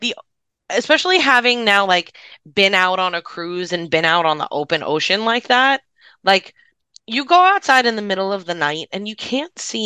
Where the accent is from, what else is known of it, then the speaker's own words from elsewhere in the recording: New York City, New York, United States; Because I grew up in New York City.